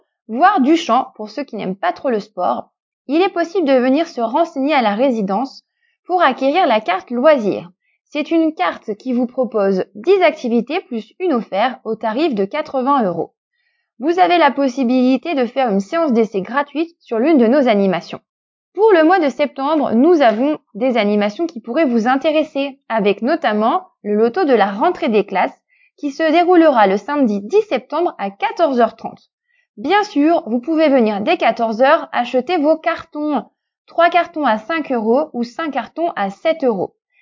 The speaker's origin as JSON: {"language": "French", "region": "Hauts-de-France", "country": "France", "said": "Je viens moi-même du Nord"}